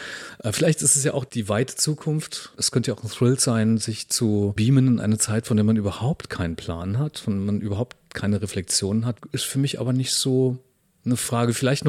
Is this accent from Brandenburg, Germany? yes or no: yes; Brandenburg, Germany; ich komme nicht direkt aus Berlin, ursprünglich aus dem Land Brandenburg